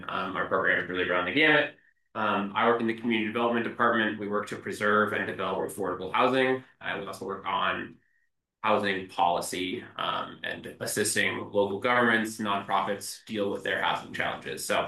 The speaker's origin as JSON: {"language": "English", "town": "Bozeman", "region": "Montana", "country": "United States", "tie": "born or raised there", "said": "So I grew up in Bozeman instead."}